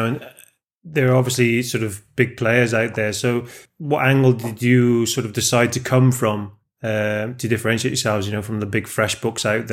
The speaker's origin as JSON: {"language": "English", "region": "Wales", "country": "United Kingdom", "said": "more people than live in my home country in Wales."}